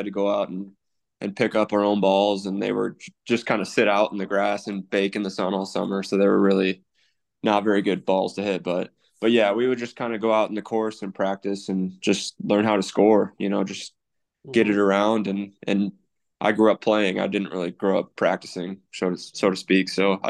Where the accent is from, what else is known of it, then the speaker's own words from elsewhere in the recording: Jewell, Iowa, United States; so I grew up in Jewell. For those who aren't familiar, it's just a tiny little town about 25 minutes north of Ames. There's only about 1,200 people, so it's just your classic Iowa small town.